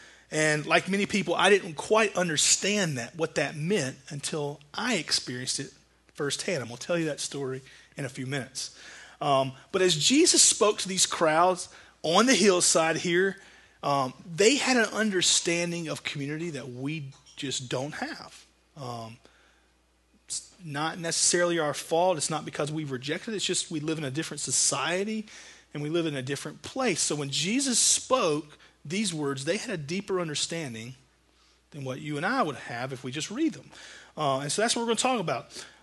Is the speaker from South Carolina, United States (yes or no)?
yes; Glendale, South Carolina, United States; also born or lived in Roebuck; I grew up in Glendale, South Carolina, and then moved to Roebuck. So kind of two of the more rural suburbs of Spartanburg County.